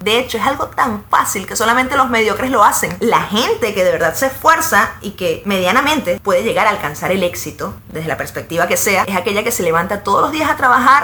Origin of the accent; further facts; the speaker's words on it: Venezuela; lo que realmente hemos vivido muchos venezolanos es un exilio.